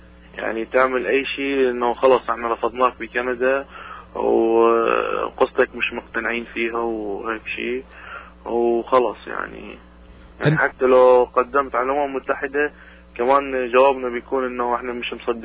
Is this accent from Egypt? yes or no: no; Iraq; now in Canada; أي كان معي محامي, وأنا أصلي عراقي يعني, وكنت جاي هون لجوء